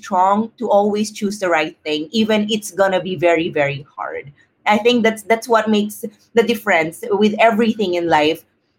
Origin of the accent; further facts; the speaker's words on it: Philippines; I think growing up in the Philippines, I've realized that people are really into talking to each other about their problems.